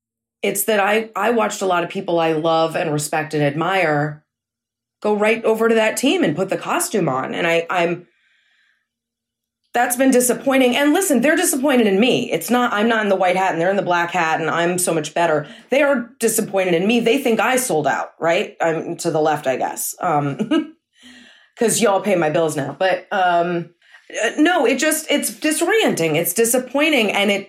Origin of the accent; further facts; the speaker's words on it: Massachusetts, United States; now in New York City, United States; I grew up with liberals. You know, I grew up in Massachusetts. I went to liberal schools. I moved to New York City.